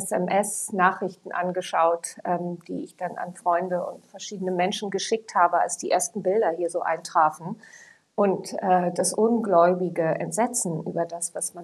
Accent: United States; German is a second language; Ja, also es stimmt, ich bin in Amerika aufgewachsen. Ich habe überhaupt erst mit 10 Jahren richtig Deutsch gelernt

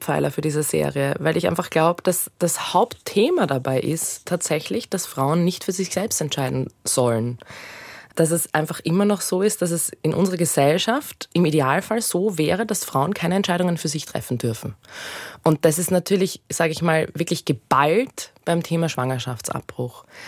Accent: Austria; Was auch für mich ein Vorteil ist, sage ich mal, als Österreicherin

